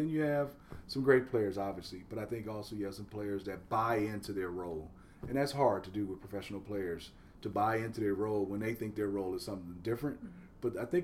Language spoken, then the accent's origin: English; Detroit, Michigan, United States; I think some of my old favorites, just my hometown of Detroit.